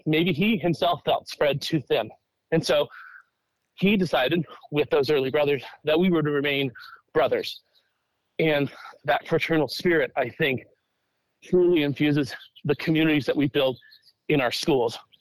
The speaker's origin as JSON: {"language": "English", "town": "Vallejo", "region": "California", "country": "United States", "tie": "born or raised there", "said": "Well, I mean, I grew up in Vallejo. Vallejo always, it continues to be a wonderful community. My parents live in the same house that me and my siblings were born into."}